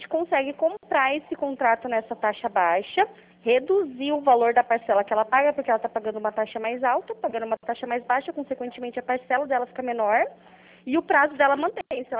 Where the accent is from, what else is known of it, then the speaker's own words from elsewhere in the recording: Curitiba, Paraná, Brazil; Não, eu sou de Curitiba.